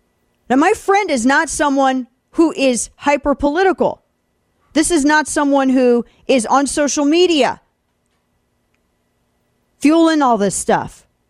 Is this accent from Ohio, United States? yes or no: no; St. Louis, Missouri, United States; brought into my hometown of St. Louis to train agitators.